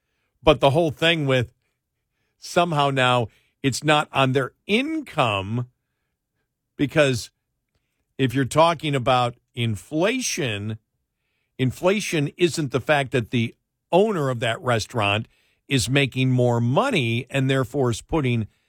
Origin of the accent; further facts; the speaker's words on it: Buffalo, New York, United States; because I grew up in Buffalo, and a lot of people I know are season ticket holders of the Bills.